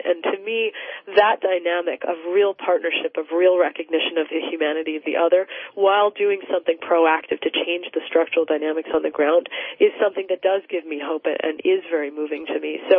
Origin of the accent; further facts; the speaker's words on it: Montreal, Quebec, Canada; born there; also born or lived in Israel; I was born actually in Montreal. My father is Israeli and lives in Israel.